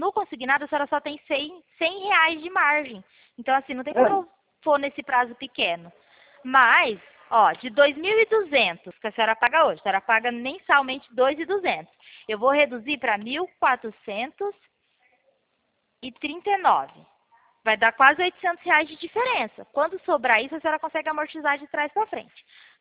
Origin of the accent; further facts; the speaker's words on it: Pirassununga, São Paulo, Brazil; Eu sou de Pirassununga